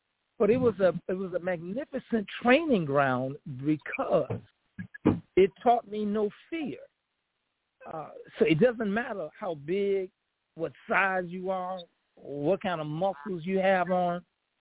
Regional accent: Chicago, Illinois, United States; My family had moved from one section of Chicago. And I always tell folks I'm from Chicago. And it's not just a geographical location. It's also an attitude.

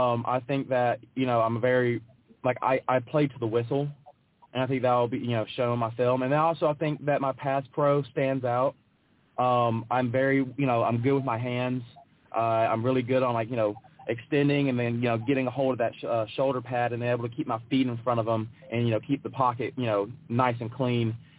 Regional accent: Memphis, Tennessee, United States; But also, I enjoyed growing up in Memphis.

